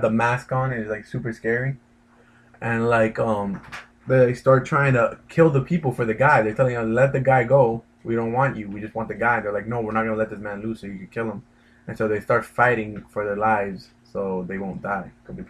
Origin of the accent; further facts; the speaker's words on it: United States; I love America. I'm American.